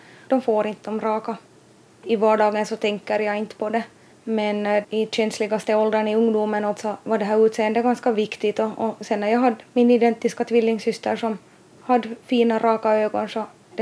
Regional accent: Kärra, Southwest Finland, Finland; Jag är 32 år gammal. Född och uppvuxen här i Kärra, Dragsfjärd.

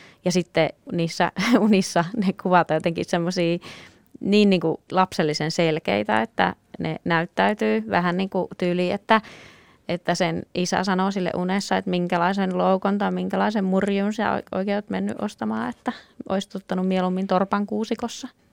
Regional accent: North Karelia, Finland; ne juureni ovat Pohjois-Karjalassa, olen kasvanut siellä

